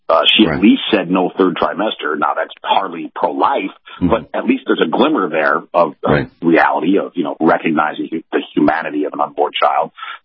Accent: United States; as an American I want to see good debate

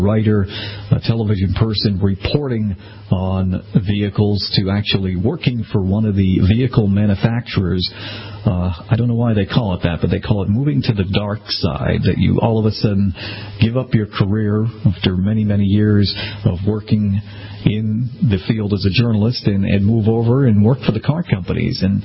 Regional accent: New England, United States; but I'm from New England, so I will counter that.

